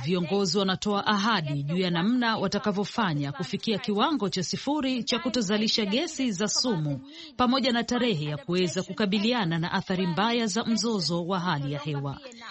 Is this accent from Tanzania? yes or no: no; Uganda; Mimi ninatoka Uganda